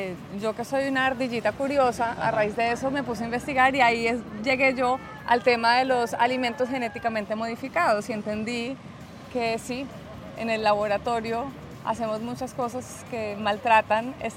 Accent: Neiva, Huila, Colombia; puede venir de mi tierra, de Neiva.

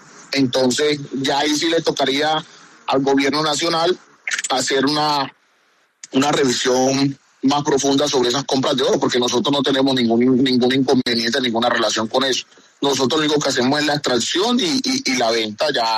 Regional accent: Antioquia, Colombia; soy de acá de la zona, soy de acá del Bajo Cauca, soy nacido y criado en este sector y conozco este territorio.

